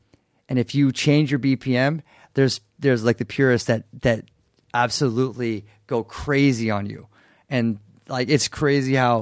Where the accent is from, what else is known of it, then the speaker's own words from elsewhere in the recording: São Paulo, Brazil; And I came from Sao Paulo